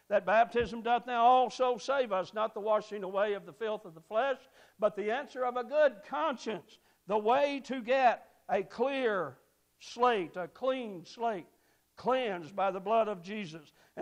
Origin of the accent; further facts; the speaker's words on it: Spencer Creek, Kentucky, United States; I grew up on Spencer Creek in Montgomery County, Kentucky, near where I live now.